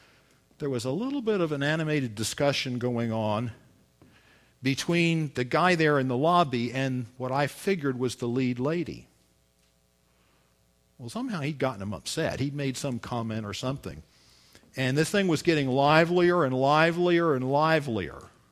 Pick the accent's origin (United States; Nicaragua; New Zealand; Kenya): United States; the South; I always enjoy being in the North, if for no other reason than I'm from the South.